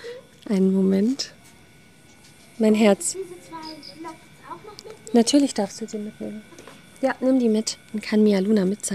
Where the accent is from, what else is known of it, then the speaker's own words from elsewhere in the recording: Germany; Ich bin Deutsche, ich bin Libanesin